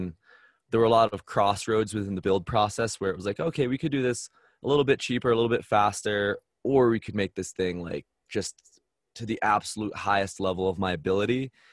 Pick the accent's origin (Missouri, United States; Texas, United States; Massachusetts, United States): Massachusetts, United States; moved away as an adult; now in Park City, United States; So when I moved west from Massachusetts, I had never been further north than New York.